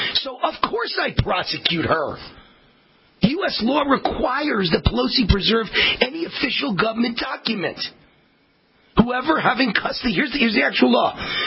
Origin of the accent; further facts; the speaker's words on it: New York, United States; I've been around people like this my whole life, because I was raised in New York. So I was around a ton of liberals in New York.